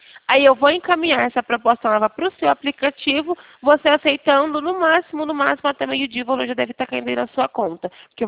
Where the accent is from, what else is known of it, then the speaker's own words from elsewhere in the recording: São Paulo, Brazil; Isso, mas eu sou daqui do interior de São Paulo, eu não sou do Rio.